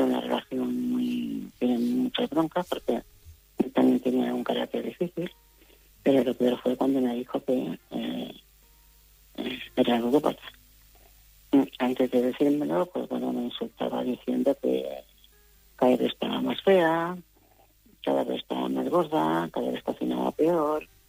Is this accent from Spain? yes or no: yes; El Campello, Valencian Community, Spain; Yo soy de Campello.